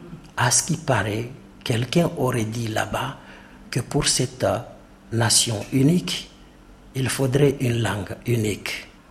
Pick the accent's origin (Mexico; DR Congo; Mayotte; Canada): Mayotte; Nous sommes des Maorais. Nous devons entrer dans la grande France avec notre identité maoraise